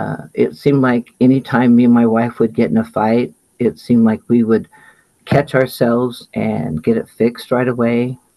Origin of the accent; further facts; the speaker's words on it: Ogden, Utah, United States; I was born and raised in Ogden, Utah. My family, we were raised in a Pentecostal church